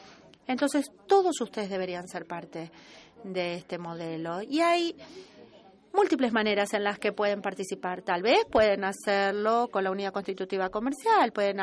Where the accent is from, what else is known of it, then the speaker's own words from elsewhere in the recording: Russia; Spanish is a second language; soy de Rusia.